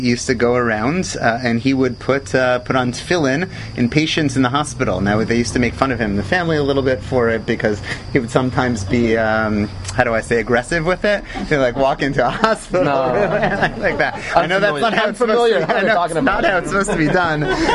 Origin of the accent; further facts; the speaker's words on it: Oak Park, Michigan, United States; I grew up in Oak Park, Michigan.